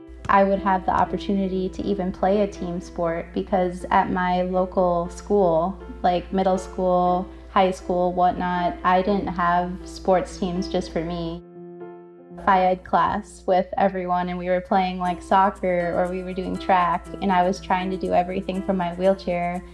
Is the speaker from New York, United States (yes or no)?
no; Minnesota, United States; I'm originally from Minnesota and I was from a really small town